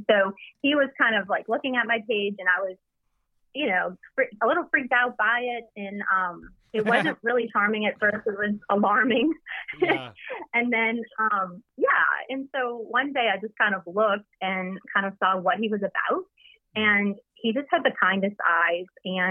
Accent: Metairie, Louisiana, United States; I live in, or I was from Metairie in Louisiana.

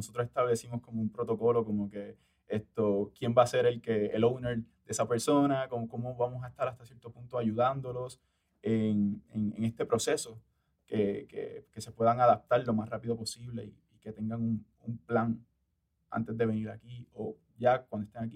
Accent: Juncos, Puerto Rico; pues yo soy de Juncos, y recuerdo esto que tuvimos esta familia como de 7 junqueños acá

